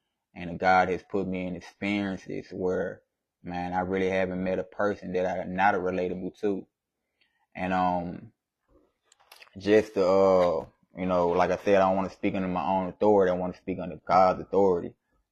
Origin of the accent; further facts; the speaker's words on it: Memphis, Tennessee, United States; also born or lived in Washington, District of Columbia, United States / Maryland / West Virginia / Virginia Beach; I'm from Memphis, Tennessee. Where I was born in DC, Washington, DC, and I was raised in Atlanta, Maryland area. Kind of moved around a little bit, pops was in the military.